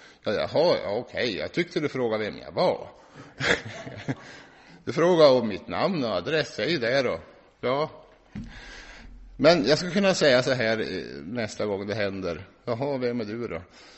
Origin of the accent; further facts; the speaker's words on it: Norrland, Sweden; Vi som är norrlänningar. Vi som är norrlänningar ska jag säga.